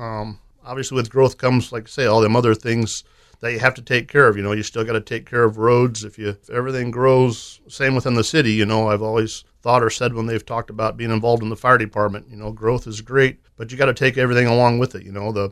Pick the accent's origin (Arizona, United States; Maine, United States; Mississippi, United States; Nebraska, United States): Nebraska, United States; Omaha; born there; also born or lived in Fremont; I was born in Omaha. I actually have lived in Fremont the Wall 57 years of my life.